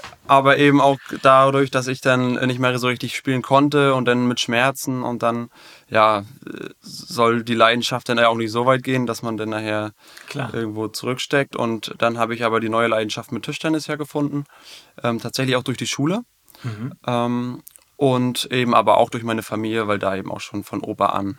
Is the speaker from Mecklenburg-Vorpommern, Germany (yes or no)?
yes; Güstrow, Mecklenburg-Vorpommern, Germany; ich komme hier aus Güstrow, bin hier mein ganzes Leben, bin geboren, aufgewachsen